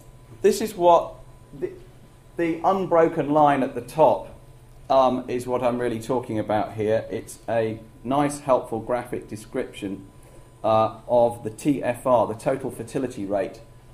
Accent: Hull, Yorkshire and the Humber, United Kingdom; born there; I was born in Yorkshire, actually, a long time ago, in Hull, when it used to be part of Yorkshire. So it's nice to be back in my home county.

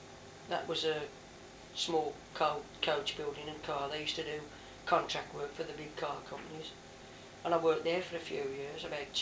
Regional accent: Birmingham, West Midlands, United Kingdom; born there; I was born in Birmingham in 1931, and to Birmingham, well, both my parents were Birmingham bred and born, and my father was a toolmaker

